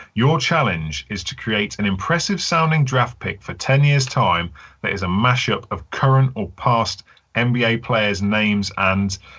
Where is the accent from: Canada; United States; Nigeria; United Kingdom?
United Kingdom; Birmingham, West Midlands; I grew up near Birmingham